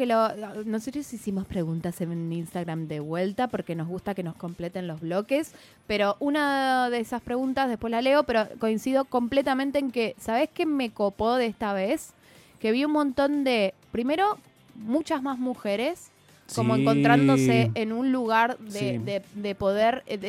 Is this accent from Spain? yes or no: yes; Catalonia, Spain; yo también soy catalana